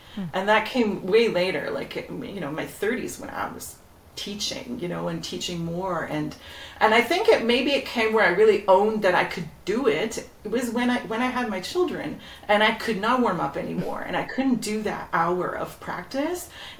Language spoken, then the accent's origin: English; Toronto, Ontario, Canada; I grew up in Etobicoke